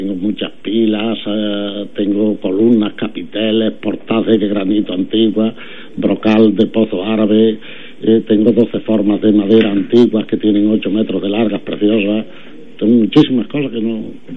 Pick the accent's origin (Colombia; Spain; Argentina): Spain; Pedroche, Andalusia; para que sea para Pedroche, para mi pueblo.